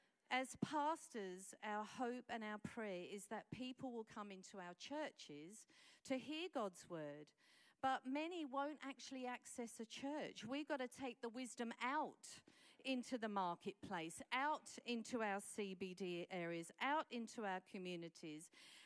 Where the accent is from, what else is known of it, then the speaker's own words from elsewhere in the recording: London, United Kingdom; When I was growing up in London, we lived for a while when I was a young girl in a cul-de-sac in London